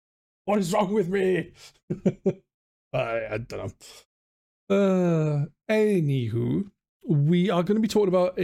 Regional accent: Wales, United Kingdom; But I'm from South Wales, not North. North is a lot more Welsh, I would say, than fucking South Wales.

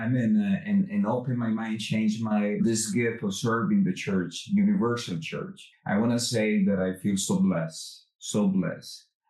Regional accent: Medellin, Antioquia, Colombia; English is a second language; now in New York, United States; since I moved to New York, like back in 16 years ago, when I came from Colombia, that I used to be. I am from Medellin

